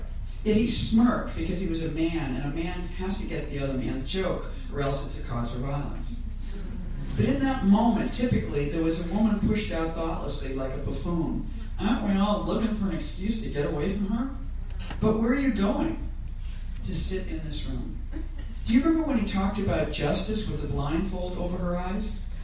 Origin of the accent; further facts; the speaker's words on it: Massachusetts, United States; I began my week of relaxing and working and being in my home state.